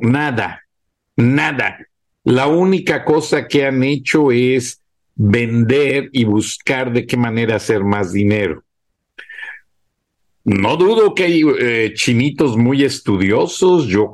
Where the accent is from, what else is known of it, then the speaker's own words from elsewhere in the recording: Guanajuato, Mexico; incluso mi pueblo en Guanajuato